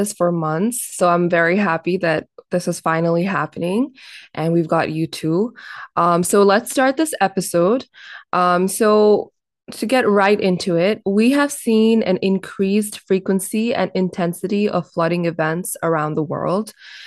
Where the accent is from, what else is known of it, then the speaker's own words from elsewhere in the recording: Nepal; So you both know we're both from Nepal